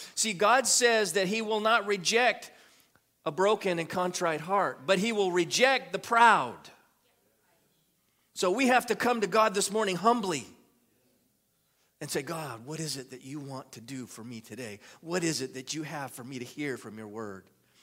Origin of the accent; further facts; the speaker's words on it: California, United States; Hey, I grew up in California. I have to know a few, right?